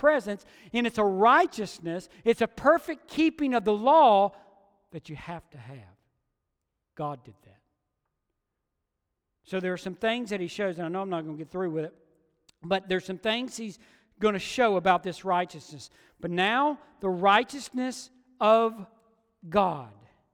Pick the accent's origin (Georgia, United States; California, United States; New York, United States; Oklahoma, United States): Georgia, United States; I was a kid living in Georgia, growing up in Georgia